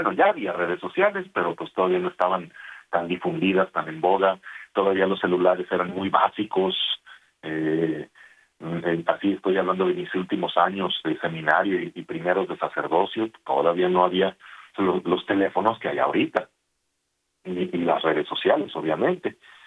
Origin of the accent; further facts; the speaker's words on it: Guadalajara, Jalisco, Mexico; yo soy de Guadalajara